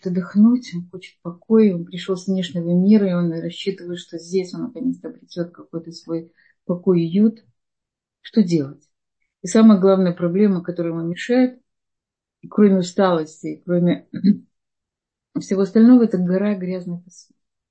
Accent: Odesa, Odesa Oblast, Ukraine; Я сама из Одессы, я видела семьи из Одессы

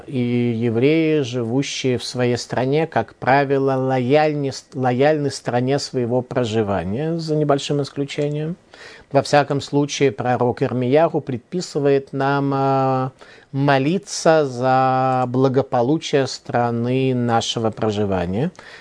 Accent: Saint Petersburg, Russia; born there; я родился в Ленинграде

